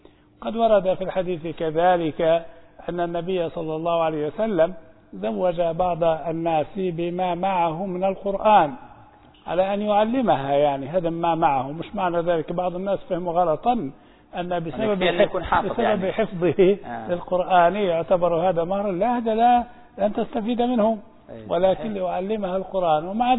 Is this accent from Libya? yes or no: yes; Libya; لكن جرت العادة هنا في بلادنا ليبيا